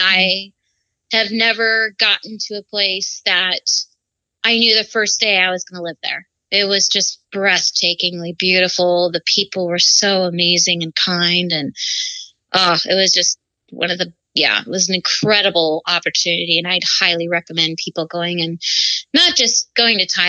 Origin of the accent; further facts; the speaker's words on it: Grand Rapids, Michigan, United States; also born or lived in Encinitas, California; I was born in Encinitas, California, which is basically in San Diego, California, Southern California. And my family moved our family to Michigan, Grand Rapids, Michigan, when I was around 10, 11 years old.